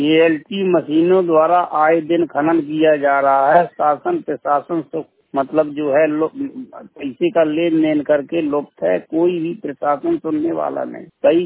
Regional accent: Sunhara, Madhya Pradesh, India; ग्राम सुनहरा, पोस्ट बीरा, तहसील अजयगढ़, जिला पन्ना, मध्य प्रदेश का मूल निवासी हूँ।

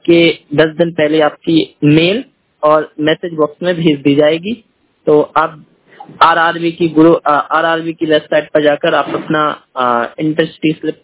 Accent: Chhatarpur, Madhya Pradesh, India; मैं छतरपुर मध्य प्रदेश से बिलोंग करता हूँ।

